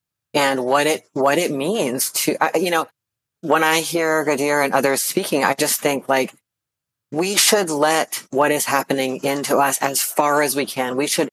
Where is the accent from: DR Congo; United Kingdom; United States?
United States; with my tax dollars in my name as an American, also as a Jewish person.